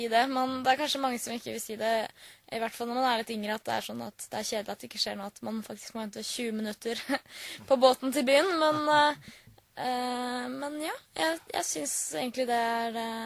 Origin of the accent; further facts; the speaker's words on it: Nesodden, Akershus, Norway; Jeg er veldig glad for at jeg har vokst opp på Nesodden og ikke